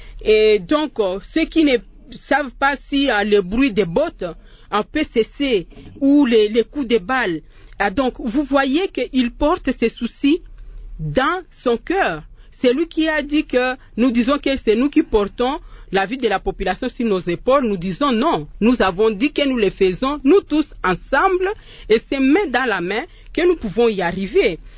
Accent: DR Congo; notre contribution en tant que Congolais

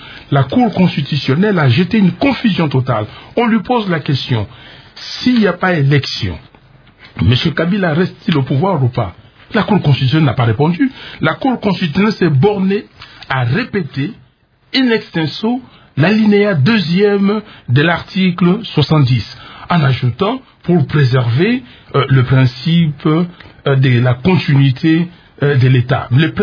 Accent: Bandundu, Kwilu, DR Congo; je viens de Bandundu, j'étais à Kananga, j'étais à Goma

